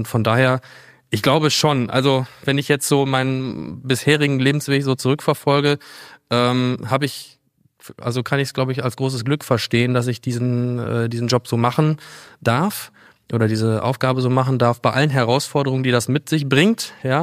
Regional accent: Telgte, North Rhine-Westphalia, Germany; Also ganz ursprünglich komme ich gebürtig hier aus der Ecke, bin also gebürtiger Westfale und bin in Münster geboren und in Telgte auf dem elterlichen Betrieb, landwirtschaftlichen Betrieb, aufgewachsen, also Ackerbau, Viehzucht und das Leben in der Natur

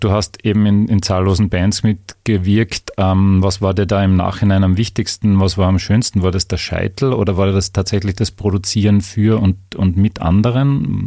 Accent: Burgenland, Austria; als Burgenländer ist es eigentlich eh logischer, als Bier zu trinken, muss man sagen.

